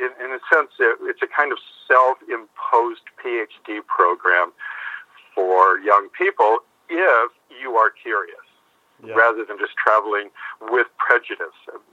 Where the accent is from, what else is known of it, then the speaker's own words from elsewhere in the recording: Detroit, Michigan, United States; Romanticizing the world outside of our world, which was growing up in Detroit, Michigan.